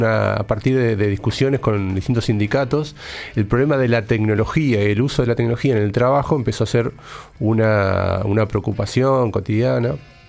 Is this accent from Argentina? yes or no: yes; Argentina; also born or lived in Uruguay; Soy medio argentino, medio uruguayo. Hice la escuela, parte del liceo allá. Tuve muchos años, entonces, bueno, socializado en Argentina.